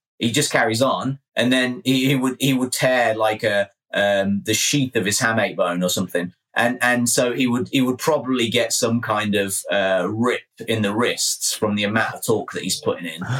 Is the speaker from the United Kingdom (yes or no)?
yes; England, United Kingdom; Remember, I'm English, so you have to be kind.